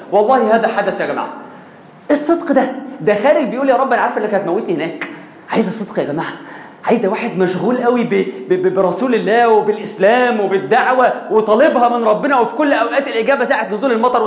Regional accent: Minya, Minya Governorate, Egypt; في بقيع في مصر، في المنيا عندنا، انا من المنيا الحمد لله

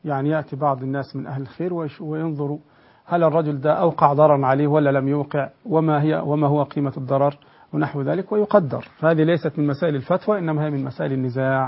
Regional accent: Egypt; نعم، في بعض البلاد عندنا في مصر وفي كثير من الدول يأكلون حقوق البنات

